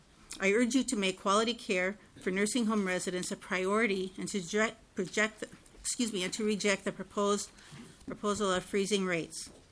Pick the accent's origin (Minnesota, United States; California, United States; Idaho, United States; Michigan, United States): Minnesota, United States; I'm also a Minnesotan